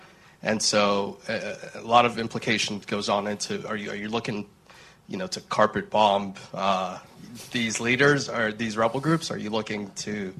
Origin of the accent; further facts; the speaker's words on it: South Kivu, DR Congo; I'm from South Kivu.